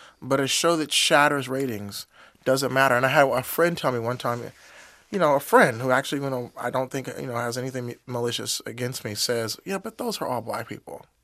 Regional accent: Inglewood, California, United States; She's biracial. I'm from Inglewood. The character's from Compton.

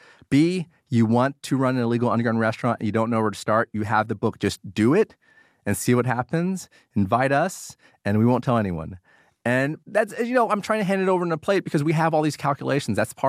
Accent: Dallas, Texas, United States; how arrogant I was as an American kid who happened to be Vietnamese, that happened to have parents that escaped the Vietnam War at the end of the war to afford me a better life in Dallas, Texas.

